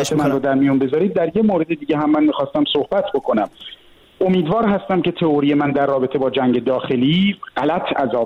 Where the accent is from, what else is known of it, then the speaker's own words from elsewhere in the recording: Iran; moved away as an adult; now in Germany; من حدوداً 10 روز پیش از ایران اومدم به آلمان